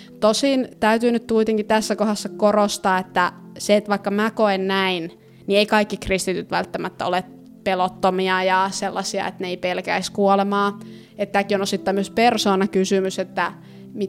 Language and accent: Finnish; Northern Finland, Finland; mä haluaisin muuttaa takaisin pohjoiseen, mistä mä oon kotoisin.